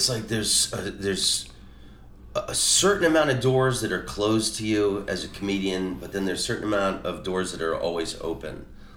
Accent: Florida, United States; you know, I'm from Florida. There's a ton of improvs there.

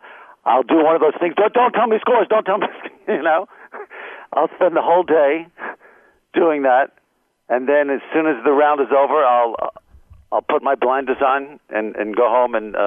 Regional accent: New York, United States; Yeah, I'm a New Yorker in a nicer climate.

